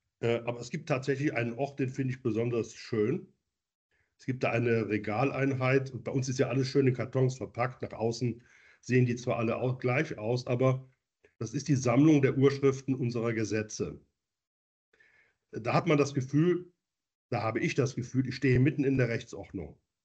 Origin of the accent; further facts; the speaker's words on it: Germany; born there; jetzt sage ich es mal bewusst, als gelernter oder gebürtiger Bundesrepublikaner einen erheblichen Anteil geleistet